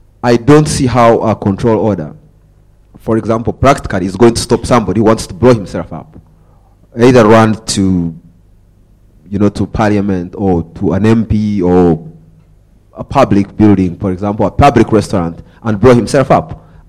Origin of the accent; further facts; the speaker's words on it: Uganda; born there; The region where I come from, where I've been born, I was born in Uganda.